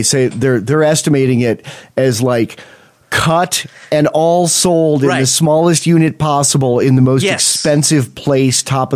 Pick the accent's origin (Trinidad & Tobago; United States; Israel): United States; I grew up near the Canadian border, and we got a lot of change that was Canadian